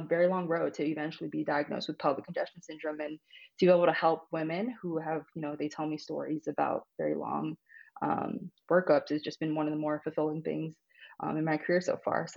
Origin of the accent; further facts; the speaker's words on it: Kaneohe, Hawaii, United States; So I am born and raised in Kaneohe, Hawaii.